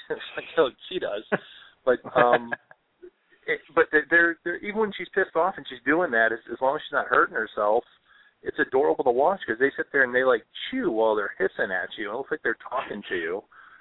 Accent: Florida, United States; Just I don't follow the rule of I'm from Florida.

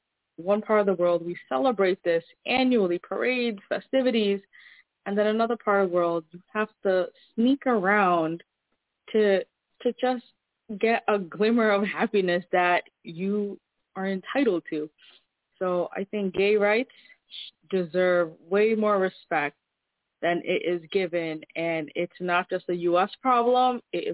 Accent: United States; What it's like to be an American, being born and raised in the States. And I often, throughout my childhood, have gone to Bangladesh to visit family.

